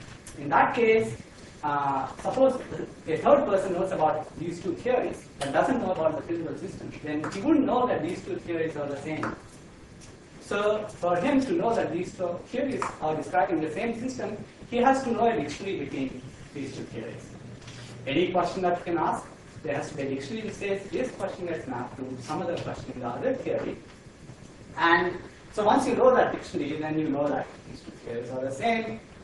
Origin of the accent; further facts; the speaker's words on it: Memphis, Tennessee, United States; I'm going to stop here. I'm from Memphis